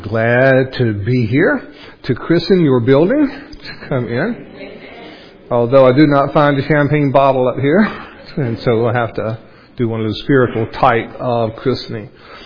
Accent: Raleigh, North Carolina, United States; now in Los Angeles, United States; I am from Raleigh originally. We live in the Los Angeles area now.

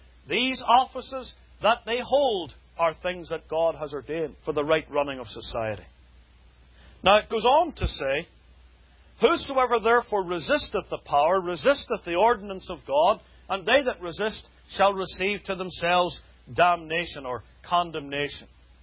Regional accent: United Kingdom; Of course, I come from the United Kingdom

